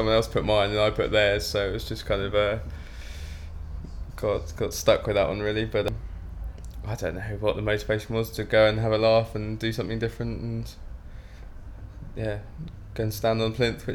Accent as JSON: {"language": "English", "town": "Redhill", "region": "South East England", "country": "United Kingdom", "said": "I'm 23, and I'm from Redhill in Surrey."}